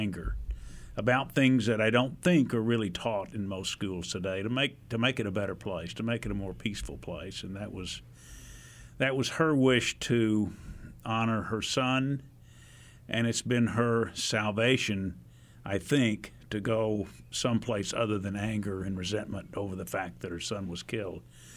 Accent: Fayetteville, United States; I grew up in Fayetteville and went to that church as a young kid.

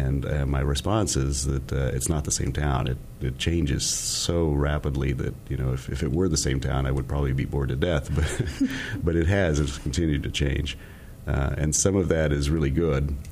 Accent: Fayetteville, Arkansas, United States; It's funny growing up in Fayetteville and staying here when I grew up during the 60s and 70s

